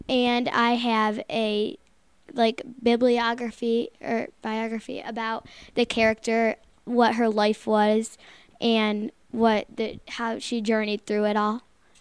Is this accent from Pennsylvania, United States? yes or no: yes; Smethport, Pennsylvania, United States; That kind of offended me because I'm from Smithport